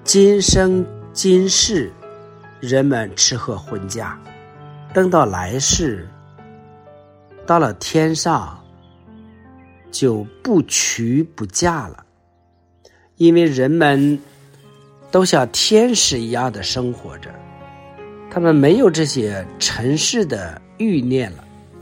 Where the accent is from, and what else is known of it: China